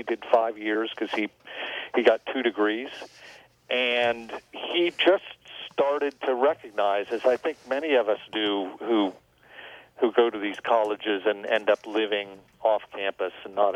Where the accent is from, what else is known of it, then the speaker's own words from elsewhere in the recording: Tulsa, Oklahoma, United States; Tulsa, Oklahoma.